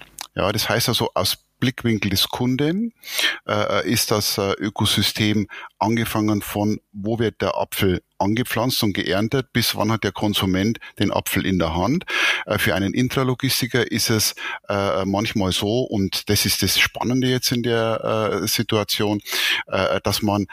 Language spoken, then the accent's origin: German; Bavaria, Germany; ich bin Oberpfälzer und bin hier in Bayern sozusagen geboren, 57 Jahre alt, verheiratet und seit 2 Jahren praktizierender Großvater.